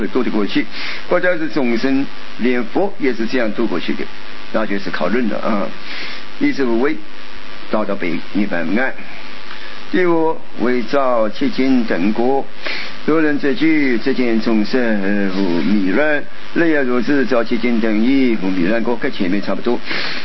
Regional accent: Sichuan, China; 我们四川人就是什么，是一个什么，是四川一个什么武山峡是吧？

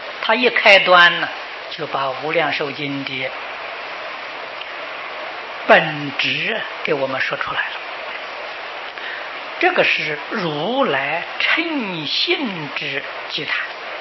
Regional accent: China; 在我们中国人称之为经中之王

